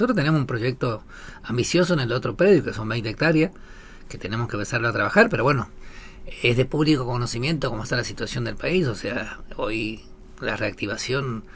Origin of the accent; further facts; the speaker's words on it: Argentina; porque merecemos como argentino.